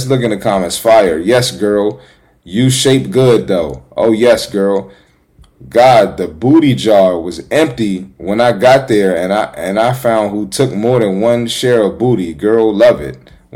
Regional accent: Jamaica; I'm Jamaican and I'm offended. Dance hall queens do not look like this.

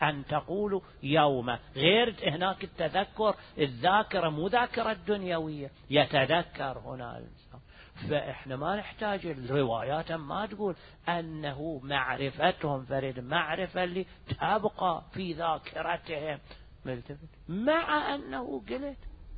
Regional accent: Iraq; moved away; also born or lived in Khuzestan, Iran; صدام اجى على الحكم، طلعنا من العراق، تسفير ايران خوزستان

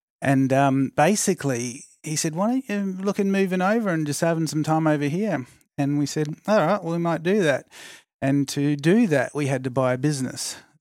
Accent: Brisbane, Queensland, Australia; Brisbane, Australia.

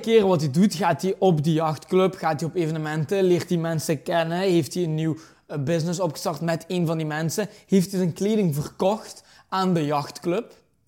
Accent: Belgium; uit België.

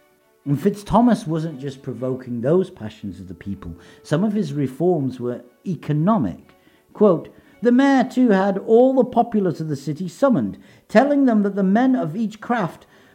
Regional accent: London, United Kingdom; I think as a Londoner, I can honestly say, he sounds great, doesn't he?

